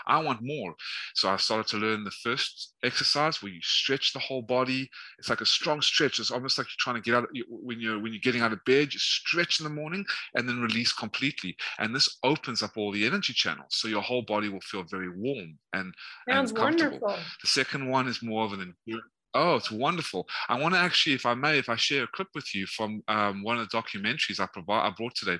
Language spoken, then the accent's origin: English; South Africa; born there; The reason why I was born in South Africa pretty much is because my family of the Jewish faith, that whatever was left of them, left Nazi-occupied Lithuania and Hungary, and I think Ukraine, I believe.